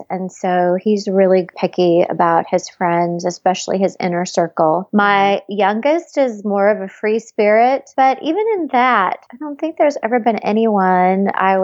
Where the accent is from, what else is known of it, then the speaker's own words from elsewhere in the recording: Bismarck, North Dakota, United States; we got married in my hometown, which is Bismarck, North Dakota.